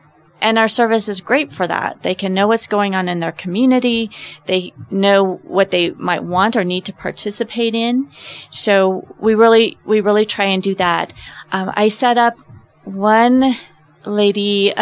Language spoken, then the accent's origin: English; Lamar, Colorado, United States; For example, I'm from Lamar, Colorado originally.